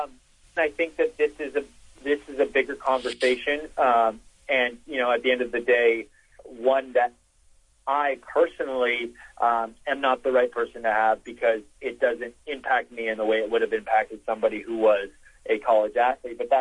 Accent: Vancouver, British Columbia, Canada; I grew up in Vancouver, Canada, so I didn't play a lot of football, but I played a lot of sports.

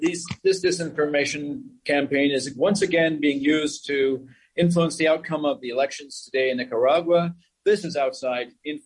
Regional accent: Halifax, Nova Scotia, Canada; I'm a physician from Halifax, Canada.

